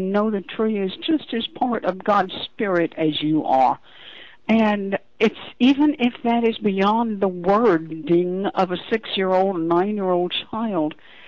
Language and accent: English; Deep South, United States; born there; I was born in the Deep South